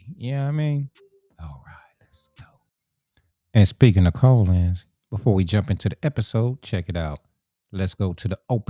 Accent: the South, United States; now in Florida, United States; Shit, I'm from the South, man. I'm down here in Florida, man.

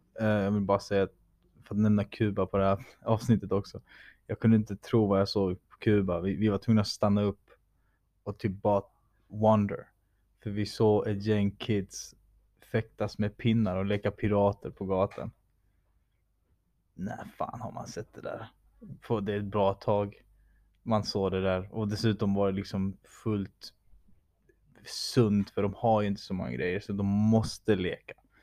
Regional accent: Malmö, Skåne, Sweden; Jag var ju uppväxt i Malmö. När jag var liten så pratade jag som en, inte proper svenska, långt ifrån.

